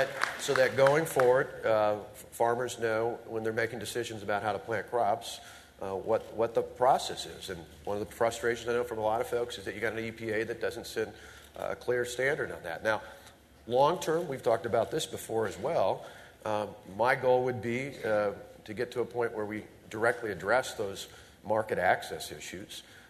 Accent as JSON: {"language": "English", "town": "Plainfield", "region": "Iowa", "country": "United States", "tie": "born or raised there", "also_born_or_lived": "Colorado Springs", "said": "In 1970, my family moved. I was born in Colorado Springs. My dad was a preacher there, but his first big church, well, not big church, but his first full church was in Plainfield, which is just north of Waverly"}